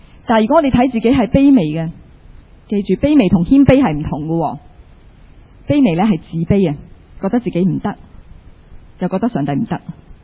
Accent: Hong Kong; 我们作为一个香港人或者作为一个中国人，

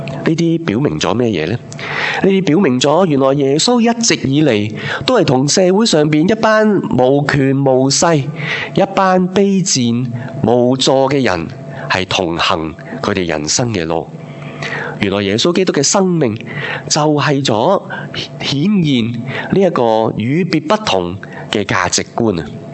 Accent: Hong Kong; 这个呢 就是我哋香港人

